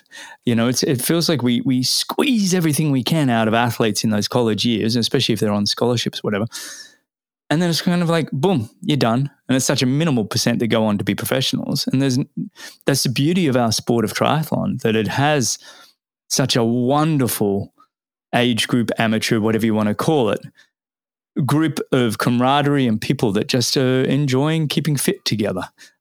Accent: Sydney, New South Wales, Australia; when I grew up in Sydney, in Balmoral Triathlon Club

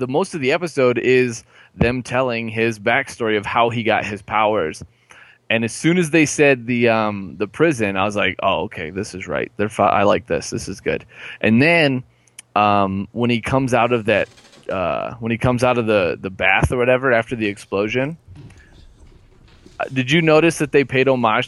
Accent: Detroit, Michigan, United States; But yeah, I just, and growing up in Detroit, you know, the setting was almost similar.

